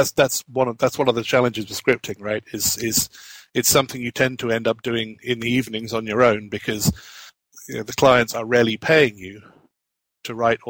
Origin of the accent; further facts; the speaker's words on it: United Kingdom; now in Atlanta, United States; I'm a network consultant. I'm originally from the UK, as you may have gathered from my accent, but I moved out to Atlanta, Georgia a few years ago in the United States.